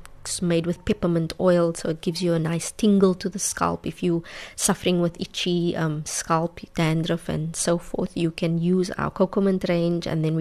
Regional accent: Namibia; And I would love to go to my hometown, Namibia, and sell in Namibia and even internationally.

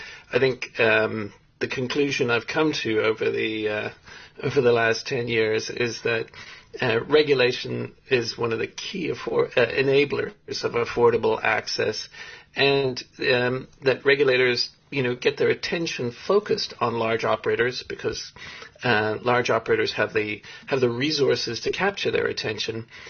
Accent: Canada; born there; also born or lived in South Africa; I was born born in Canada, although I spent some of my early childhood in South Africa. South African father.

